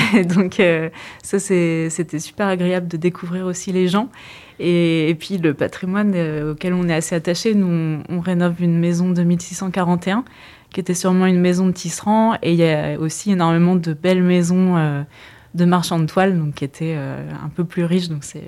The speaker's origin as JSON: {"language": "French", "town": "Nantes", "region": "Pays de la Loire", "country": "France", "tie": "born or raised there", "said": "Je suis pas née à Nantes, mais j'ai grandi là-bas."}